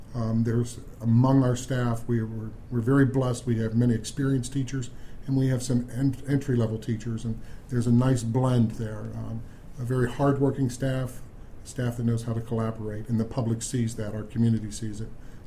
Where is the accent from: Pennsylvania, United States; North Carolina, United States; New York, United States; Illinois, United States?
Pennsylvania, United States; Pittsburgh; I'm originally from Pittsburgh.